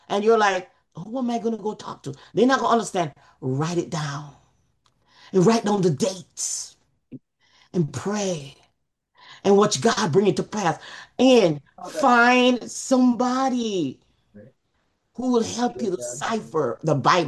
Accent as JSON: {"language": "English", "country": "Jamaica", "said": "Because ooh, I'm from Jamaica."}